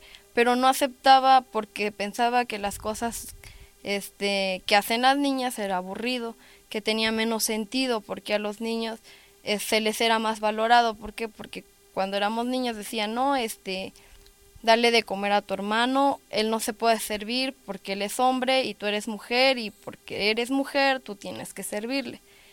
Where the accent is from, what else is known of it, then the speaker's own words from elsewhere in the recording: San Cristóbal de las Casas, Chiapas, Mexico; soy originaria de San Cristóbal de las Casas y estoy estudiando en la Universidad Intercultural de Chiapas en la carrera de comunicación.